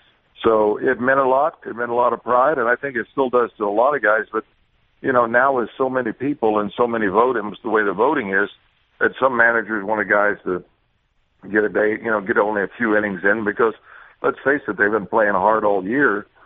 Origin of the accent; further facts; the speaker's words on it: Bingo, Oklahoma, United States; kids in Cincinnati and kids in my hometown in Bingo, Oklahoma